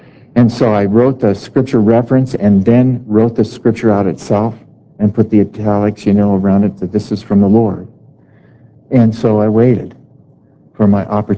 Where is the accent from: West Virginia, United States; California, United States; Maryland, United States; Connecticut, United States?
California, United States; I'm from California.